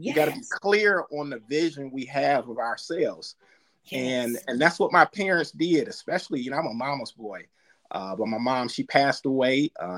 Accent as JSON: {"language": "English", "town": "Detroit", "region": "Michigan", "country": "United States", "said": "I'm from Detroit."}